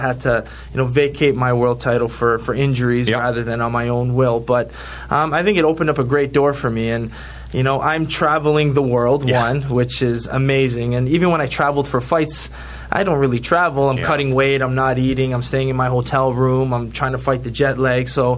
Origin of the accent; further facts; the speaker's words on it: Canada; it's as a Canadian fan and a friend of Simon Marcus, it kind of hurt to see